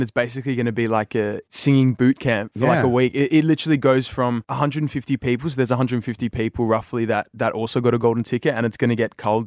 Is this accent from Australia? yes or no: yes; Australia; even though I am Australian